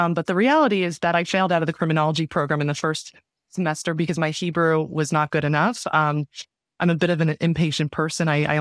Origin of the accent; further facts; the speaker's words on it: Maryland, United States; So I was raised in Maryland, in a small town bordering D.C., and I was born Jewish, but not religious.